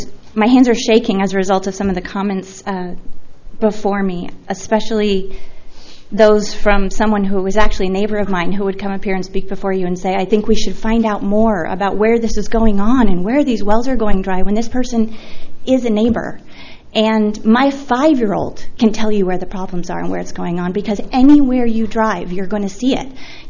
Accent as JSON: {"language": "English", "town": "Templeton", "region": "California", "country": "United States", "said": "I'm from Templeton."}